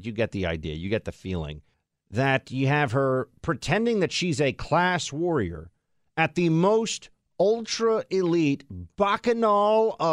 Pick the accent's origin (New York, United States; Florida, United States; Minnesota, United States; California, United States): New York, United States; New York City; I grew up here in New York, and I just always knew that I was never going to go to this thing.